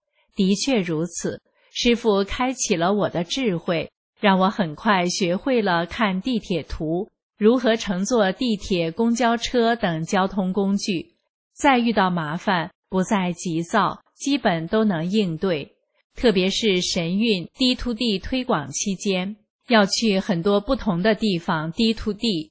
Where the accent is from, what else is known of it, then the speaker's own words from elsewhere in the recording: Northeast China, China; 我是东北人，下雪对我不是什么稀罕的事